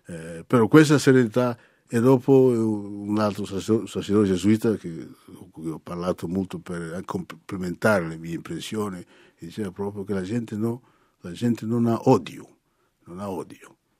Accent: Angola; il mio paese, l'Angola, è stato uno degli ultimi, diciamo, a accedere all'indipendenza

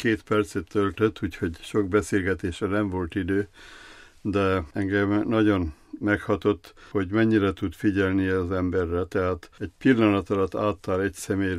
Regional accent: Hungary; now in Dallas, United States; Akik ismernek bennünket, azok mind tudják, hogy az idősebb atyák, mint magyarok. Nem hangsúlyozunk túlságosan, nem szándékozunk egy magyar sziget lenni a nagy Amerikában vagy Texasban.

